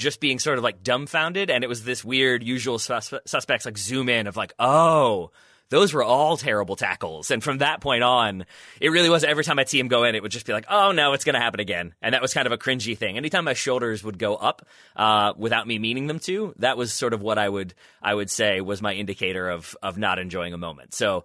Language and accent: English; United States; me as an American liking Manchester United and watching the Premier League